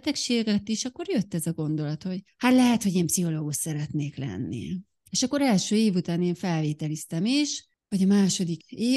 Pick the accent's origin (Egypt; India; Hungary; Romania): Hungary; Harkány, Baranya; én egyébként Harkányból származom, Pécsre vettek föl